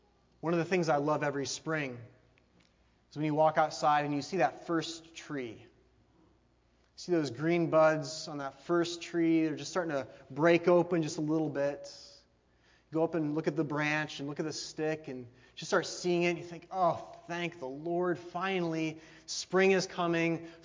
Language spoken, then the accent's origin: English; Ohio, United States; I guess this part of Michigan is probably pretty similar to where I grew up in Northwest Ohio.